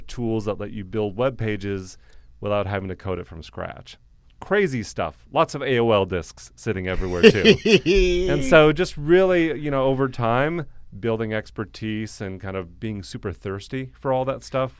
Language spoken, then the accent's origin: English; Wisconsin, United States; I grew up in Wisconsin.